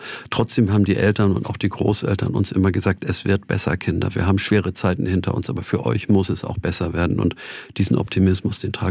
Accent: Hamburg, Germany; Hamburg ist meine Heimatstadt und ich möchte auch keine andere haben.

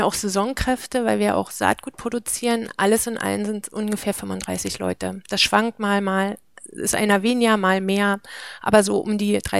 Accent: Lusatia, Germany; wir kommen ja aus der Lausitz und das ist sorbisches Siedlungsgebiet.

